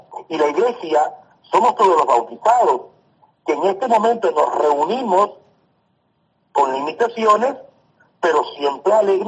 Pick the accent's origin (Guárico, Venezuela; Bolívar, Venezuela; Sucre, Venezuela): Guárico, Venezuela; Calabozo; yo en Calabozo, que es mi ciudad, ya donde yo nací, en mi pueblo, en la diócesis de Calabozo